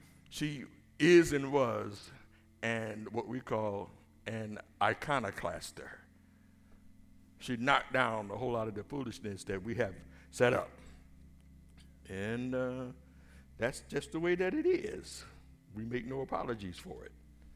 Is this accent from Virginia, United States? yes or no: no; New York, United States; I'm from New York, so they'll allow me to say that.